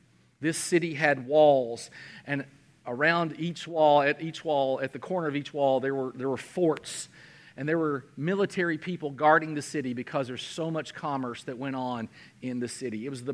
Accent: United States; I got a speeding ticket because I'm an American and I don't know metric.

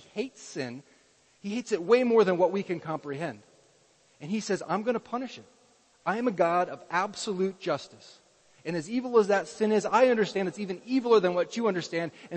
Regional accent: United States; the way I grew up in America, it's way easier for me to go on the love and the mercy side

